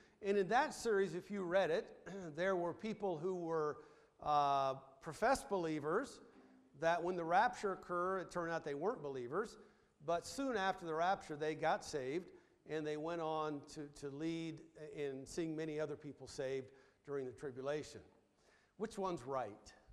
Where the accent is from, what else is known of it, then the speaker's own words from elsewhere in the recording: Twin Falls, Idaho, United States; I was raised in Twin Falls, Idaho. Anybody ever been to Twin Falls, Idaho?